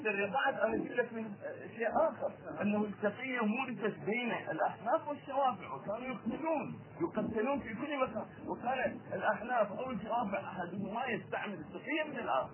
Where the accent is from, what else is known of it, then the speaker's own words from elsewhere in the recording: Iraq; بس كما عندنا في العراق